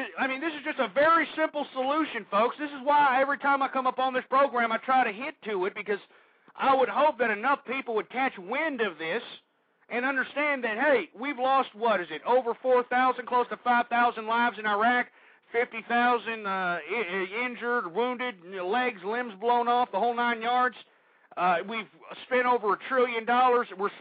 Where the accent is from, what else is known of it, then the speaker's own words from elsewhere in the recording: Texas, United States; and I'm from Texas, folks. I know people that go out to these oil rigs that are all over the Gulf of Mexico.